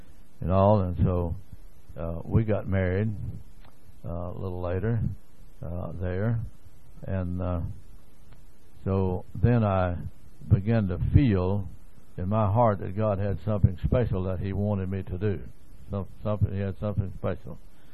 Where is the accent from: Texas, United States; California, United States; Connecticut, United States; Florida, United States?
Texas, United States; Bulger; I was raised over in Gainesville, Texas, or near there, out in the country, a little place out there called Bulger, Texas. It is on the map, by the way.